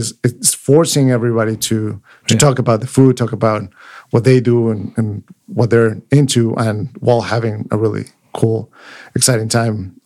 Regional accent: Mexico City, Mexico; I'm from Mexico City.

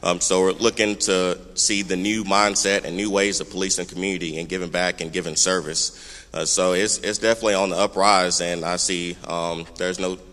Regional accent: Birmingham, Alabama, United States; also born or lived in Kansas; now in Montgomery, United States; So we first came here back in 2016, coming to the city of Montgomery. We're originally from the Birmingham area. We've been moved around. I was in the Army in Kansas for 5 years

